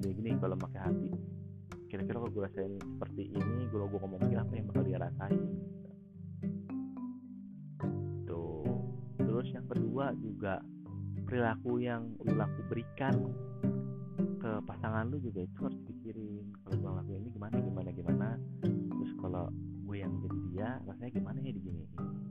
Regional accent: Java, Indonesia; Gue bukan orang Sunda, gue orang Jawa.

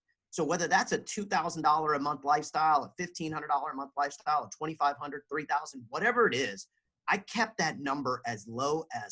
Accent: Atlanta, Georgia, United States; I mean, you know, for me, I grew up in Atlanta. I went to, you know, kind of took the traditional beaten path.

